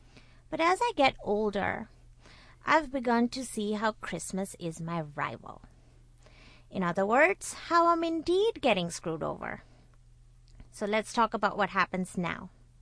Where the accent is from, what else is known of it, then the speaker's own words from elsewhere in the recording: India; moved away as an adult; now in United States; So I was raised in India, and I moved to the United States when I was 23.